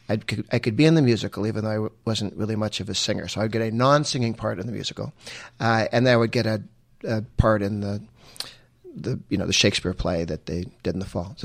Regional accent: Weston, Massachusetts, United States; And I grew up in Weston, went to grade school and high school there

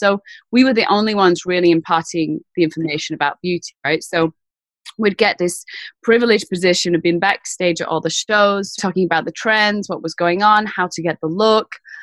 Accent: Manchester, North West England, United Kingdom; growing up in Manchester and England and Catholic

